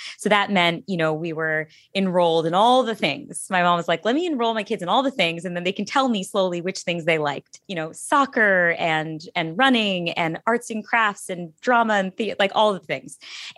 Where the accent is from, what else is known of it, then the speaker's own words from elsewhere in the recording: Cheshire, Connecticut, United States; born there; So I was born in Cheshire, Connecticut, which is a suburb outside of New Haven. My parents immigrated from India in the 70s.